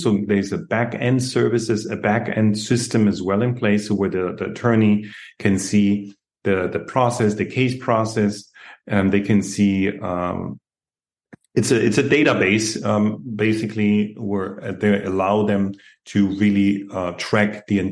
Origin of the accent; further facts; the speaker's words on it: Germany; now in United States; 15 years ago, when I came from Europe, Germany, to the US